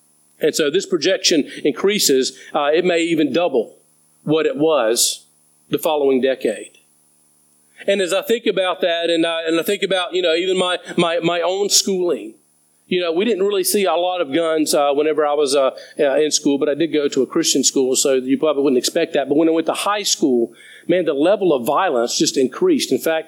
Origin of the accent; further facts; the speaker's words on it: United States; I was thinking about my own life, and I grew up in the States